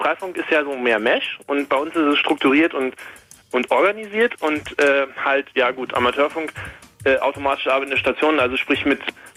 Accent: Osnabrück, Lower Saxony, Germany; Also ich komme aus Osnabrück

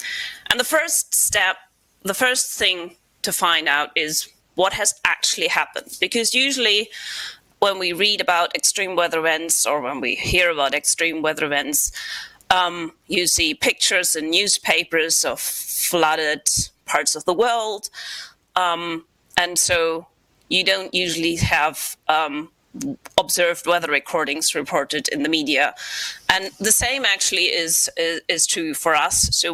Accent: Kiel, Schleswig-Holstein, Germany; in my hometown of Kiel in Schleswig-Holstein

